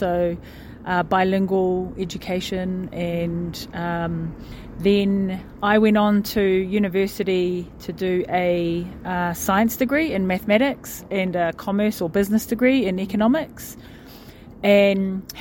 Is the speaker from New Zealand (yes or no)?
yes; New Zealand; I'm from Aotearoa, New Zealand, from the Indigenous people. I affiliate to the tribes of Tūhaurangi and Ngāti Whakaue.